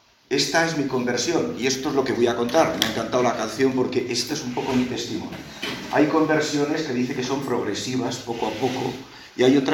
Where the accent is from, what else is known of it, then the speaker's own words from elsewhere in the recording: Navarre, Spain; born there; yo nací en Navarra, en una familia de clase media, donde no me faltó el amor, gracias a Dios.